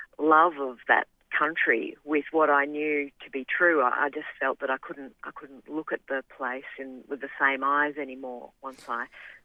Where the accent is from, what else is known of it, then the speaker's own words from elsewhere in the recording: Victoria, Australia; I grew up in the Western District, and my family had a farm up in the Northern Grampians area.